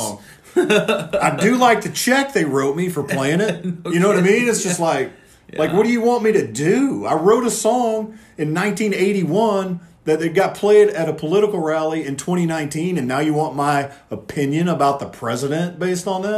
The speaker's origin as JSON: {"language": "English", "country": "United States", "said": "I fully support, as an American, I firmly believe that you have the constitutionally protected right to say anything you want to say."}